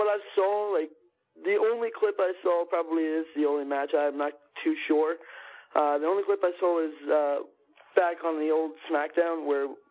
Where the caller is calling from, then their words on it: New York, United States; I'm calling from New York.